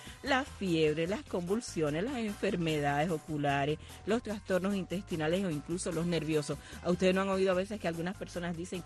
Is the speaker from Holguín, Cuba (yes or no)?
yes; Holguín, Cuba; al norte de la actual provincia de Holguín, mi terruño